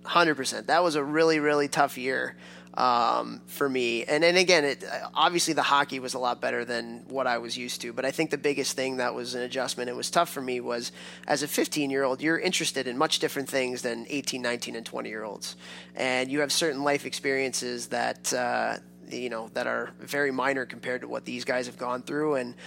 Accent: Chicago, Illinois, United States; because I grew up in Chicago and always wanted to go to the Michigans and the Wisconsins and the Notre Dames

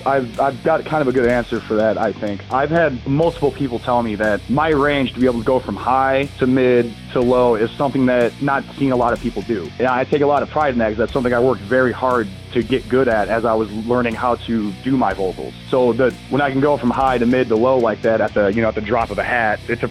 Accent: Chicago, Illinois, United States; I was born and raised in Chicago myself, so I appreciate it, man.

